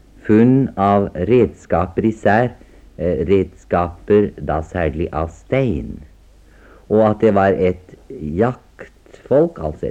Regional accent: Sweden; first language Lafska; Jag kommer från ett ställe lika i närheten som heter Pullmark.

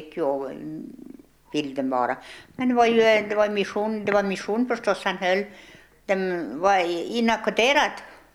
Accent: Jämtland County, Sweden; Och jag är ifrån Jämtland, jag född.

